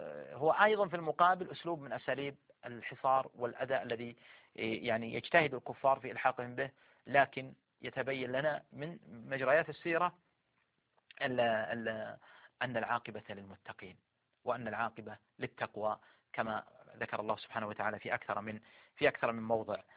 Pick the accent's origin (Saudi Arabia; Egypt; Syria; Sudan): Saudi Arabia; وعدد من القبائل التي عندنا في السعودية هنا